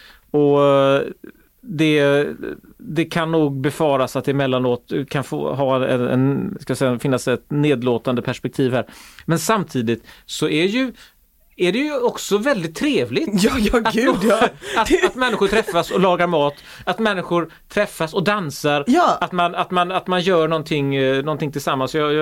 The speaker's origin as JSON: {"language": "Swedish", "town": "Gothenburg", "region": "Västra Götaland County", "country": "Sweden", "said": "Vi är göteborgare."}